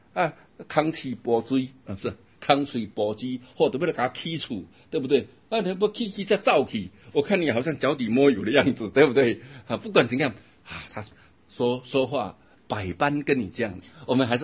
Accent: China; 我们中国人很能忍啊，真的很能忍

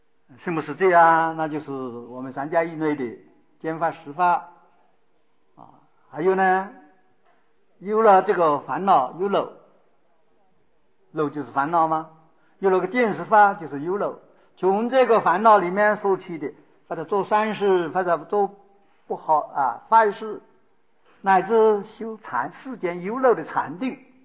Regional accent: China; 所以我们中国人有句修法

